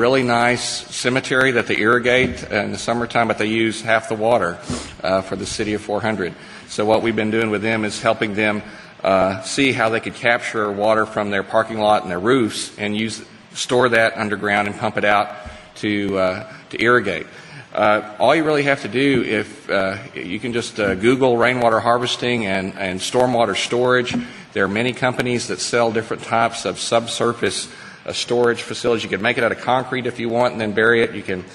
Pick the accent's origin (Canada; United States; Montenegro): United States; Fort Stockton, Texas; my hometown of Fort Stockton, Texas, in Pecos County